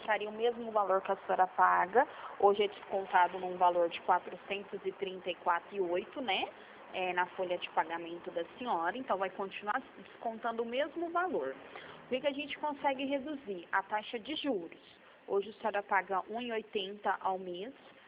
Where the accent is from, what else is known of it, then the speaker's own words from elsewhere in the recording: Franca, São Paulo, Brazil; Eu sou de Franca mesmo.